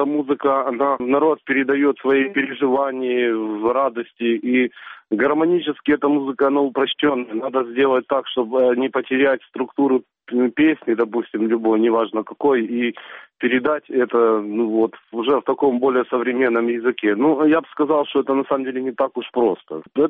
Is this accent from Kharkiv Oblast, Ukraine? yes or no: no; Crimea, Ukraine; also born or lived in Central Asia; я же рос в Средней Азии, и когда мне было уже 7 лет, я уже жил в Крыму